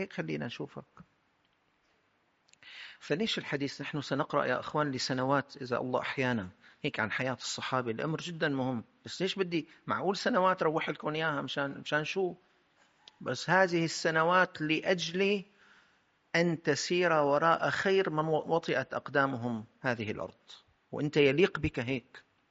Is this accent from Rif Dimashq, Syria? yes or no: yes; Ruhaybah, Rif Dimashq, Syria; قلت يا اخوان لك نحن اولاد الشام ورحيبة يعني من الشام، ما عرفنا نوصل لرحيبة